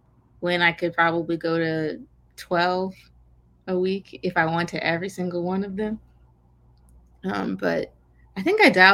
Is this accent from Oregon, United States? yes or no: yes; Portland, Oregon, United States; I'm from Portland and a lot of other comics are not from here. So I have family and I have friends who don't do this shit at all.